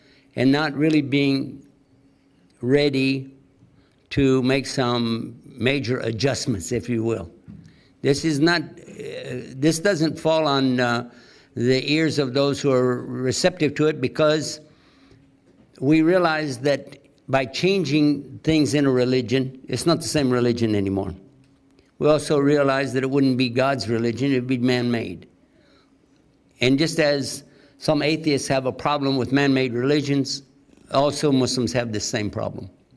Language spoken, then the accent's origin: English; Texas, United States; Like, for instance, I'm from Texas, right? We say, Lord willing, and creeks don't rise.